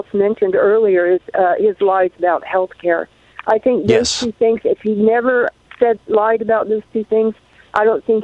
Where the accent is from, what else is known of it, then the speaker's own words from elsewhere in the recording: Kokomo, Indiana, United States; I grew up in Kokomo, Indiana, so I know about all the industry that goes on in that area of the country.